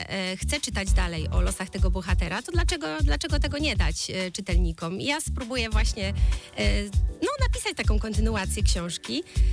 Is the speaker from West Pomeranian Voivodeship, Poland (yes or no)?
yes; Stargard, West Pomeranian Voivodeship, Poland; skoro urodziłam się w Stargardzie, tutaj mieszkam od zawsze